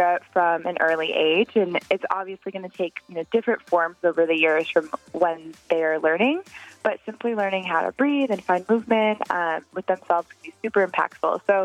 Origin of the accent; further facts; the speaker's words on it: Seattle, Washington, United States; I grew up in Seattle, and I feel the most connected to the world